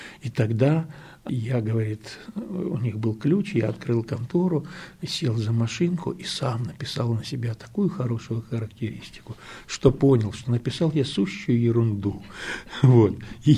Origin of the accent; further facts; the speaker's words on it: Almaty, Kazakhstan; мы вот из Алматы приехали поступать